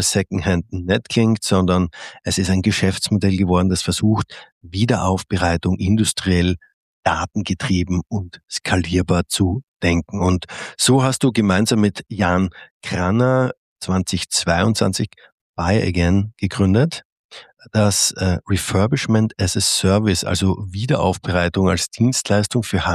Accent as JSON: {"language": "German", "country": "Austria", "said": "Es ist wieder mal ein Podcast in meine Heimat nach Österreich."}